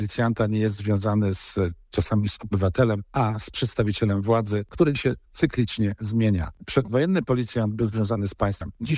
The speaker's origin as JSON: {"language": "Polish", "town": "Poznań", "region": "Greater Poland Voivodeship", "country": "Poland", "said": "szczególnie my tu poznaniacy"}